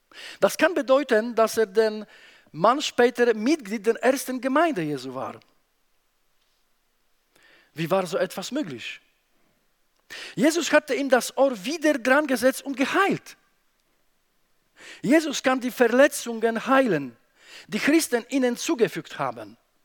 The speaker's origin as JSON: {"language": "German", "country": "Poland", "second_language": "German", "said": "Bei uns in Polen ist so, dass der Pastor, das ist eine Person, ja, das kommt noch von unserer Mentalität polnische, wo die Priester so ganz hoch über dem Volk sind."}